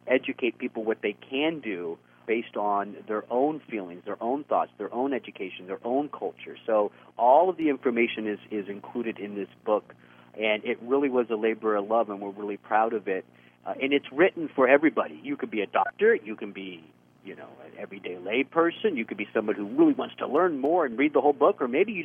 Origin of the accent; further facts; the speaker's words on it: Texas, United States; moved away as an adult; I came from Texas. I was practicing internal medicine, and my patients knew more about nutrition than I did.